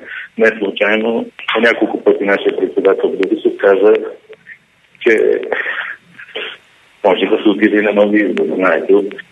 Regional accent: Sofia, Sofia City, Bulgaria; роден съм в София, 63-та година, Завърших съм 35 училище в София

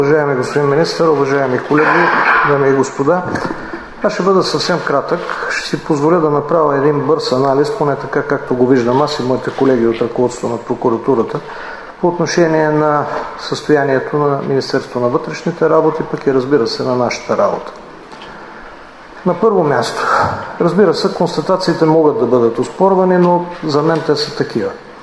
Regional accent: Plovdiv, Plovdiv Province, Bulgaria; Пловдив, не защото аз съм от Пловдив.

